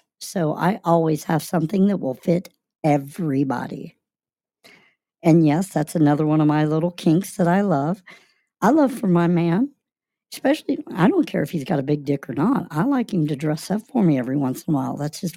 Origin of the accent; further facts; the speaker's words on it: Florida Keys, Florida, United States; I grew up in Florida. I grew up down in the Keys, so I am very used to the heat down there.